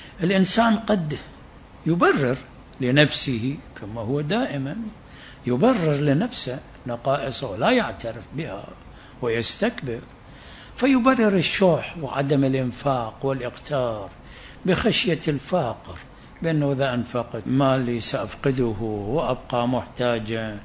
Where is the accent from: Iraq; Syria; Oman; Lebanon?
Iraq; وإحنا تحول عندنا في العراق يمكن الفلس الأحمر ينفع في اليوم